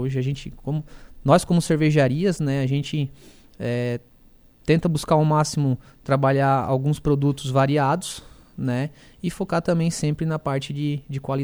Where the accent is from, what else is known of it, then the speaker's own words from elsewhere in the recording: Cocal do Sul, Santa Catarina, Brazil; Eu sou de Cocal, não tô nem em Criciúma e não tô nem em Uruçanga.